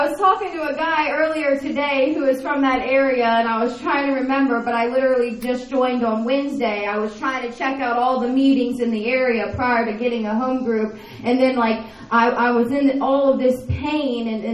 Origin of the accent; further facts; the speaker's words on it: Maryland, United States; also born or lived in South Carolina; I'm actually from Maryland, where I just moved back to. And it was more of like, I had burned every bridge and I had nowhere to go.